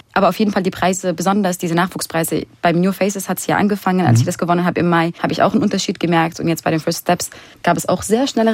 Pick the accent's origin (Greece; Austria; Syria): Syria; German is a second language; moved away as an adult; now in Germany; weil ich bin ja in Syrien geboren und aufgewachsen. Ich bin erst mit 19 nach Deutschland gekommen